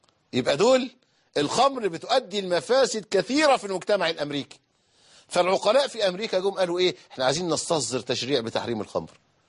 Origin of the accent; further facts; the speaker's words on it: Egypt; عندنا في مصر